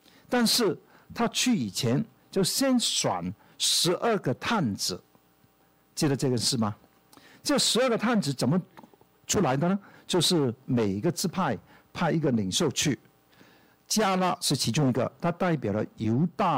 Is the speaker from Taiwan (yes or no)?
no; Hong Kong; accent: Hong Kong; Chinese is a second language; 我们从香港过来的普通话都多半都念得不好，我是其中一个